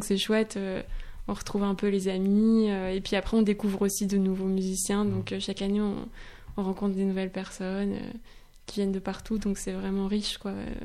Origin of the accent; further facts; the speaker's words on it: Corsica, France; parce que moi je suis originaire aussi de Corse.